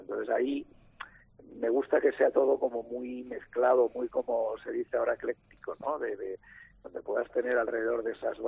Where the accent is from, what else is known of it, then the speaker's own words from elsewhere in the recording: Cádiz, Andalusia, Spain; Tú sabes que a mí me encanta todo lo que es la cultura andaluza en toda su expresión y soy muy gaditano.